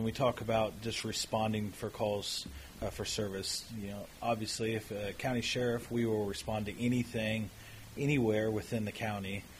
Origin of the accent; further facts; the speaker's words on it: Terre Haute, Indiana, United States; now in Lebanon, United States; I grew up in Terre Haute, Indiana, and was moved up here to Lebanon in 2001.